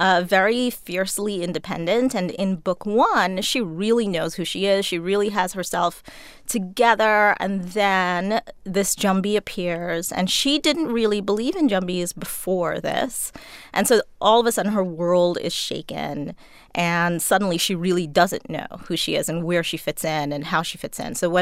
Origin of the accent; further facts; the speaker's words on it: Trinidad & Tobago; Growing up in Trinidad and Tobago, these were the stories that I listened to all the time.